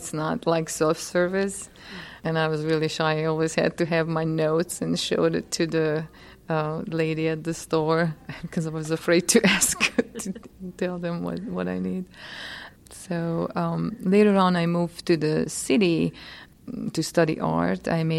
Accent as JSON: {"language": "English", "country": "Hungary", "tie": "born or raised there", "second_language": "English", "said": "So I grew up in Hungary in a very small village, about 300 people."}